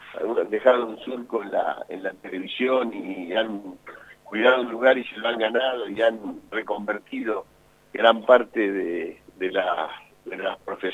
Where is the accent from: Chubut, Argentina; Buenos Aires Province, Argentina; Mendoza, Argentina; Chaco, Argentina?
Buenos Aires Province, Argentina; Tandil; born there; No nací en San Martín, nací en Tandil.